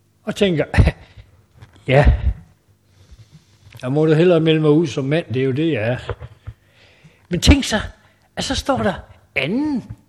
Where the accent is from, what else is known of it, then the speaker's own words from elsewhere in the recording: Zealand, Denmark; Nu er jeg selv sjællænder